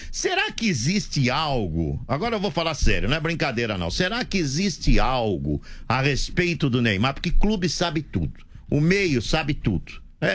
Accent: Sorocaba, São Paulo, Brazil; Isso na minha terra, na Sorocaba, é liquidação.

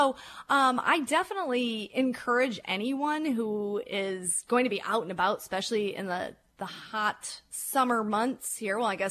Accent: Detroit, Michigan, United States; But, you know, I'm from Detroit, so I have my loyalties, of course.

